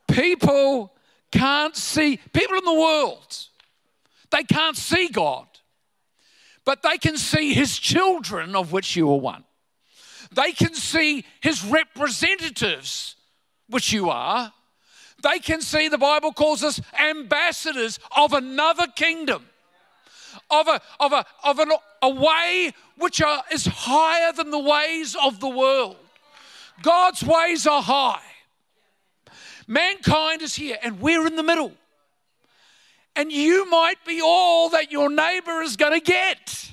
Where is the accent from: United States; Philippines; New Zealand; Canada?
New Zealand; Now, I'm a New Zealander. Have we got any Kiwis?